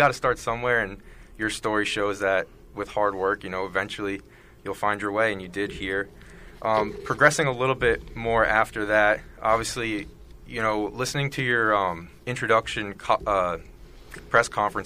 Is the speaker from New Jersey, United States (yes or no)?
yes; New Jersey, United States; We're both from New Jersey, so we're very aware